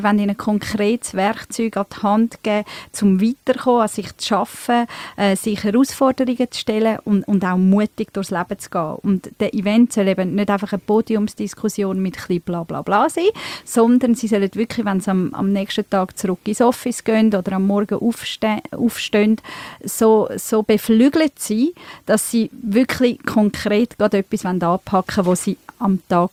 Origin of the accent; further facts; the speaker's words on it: Bern, Switzerland; also born or lived in Turkey; now in Zurich, Switzerland; Ich bin ursprünglich aus der Türkei, bin aber im Emmental aufgewachsen, sogar ab 14 noch auf dem Bauernhof. Also es ist sehr speziell, so türkische Emmentalerin auf dem Bauernhof. Ich bin aber jetzt seit 15 Jahren in Zürich